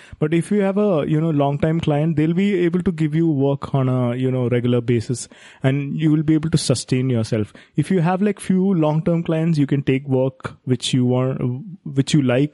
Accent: India; So because of that, being an Indian again, I wanted the whole amount.

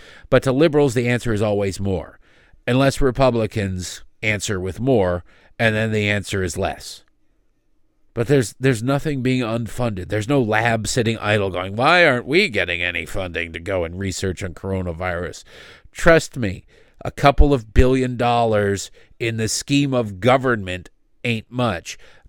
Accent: Detroit, Michigan, United States; because I grew up in Detroit and would see the stories of Canadians coming over on buses

